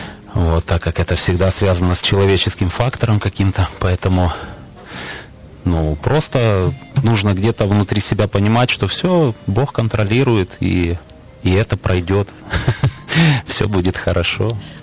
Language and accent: Russian; Zaporizhzhia, Zaporizhzhia Oblast, Ukraine; потому что я сам из Запорожья.